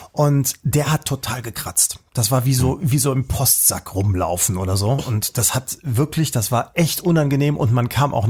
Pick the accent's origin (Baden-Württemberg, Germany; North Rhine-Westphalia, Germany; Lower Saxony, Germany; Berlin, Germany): North Rhine-Westphalia, Germany; ich bin ja in der Nähe von Düsseldorf aufgewachsen.